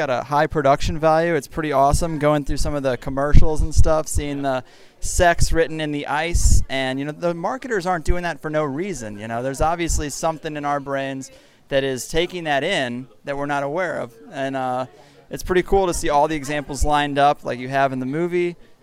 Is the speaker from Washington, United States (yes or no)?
no; San Diego, California, United States; We're both from San Diego.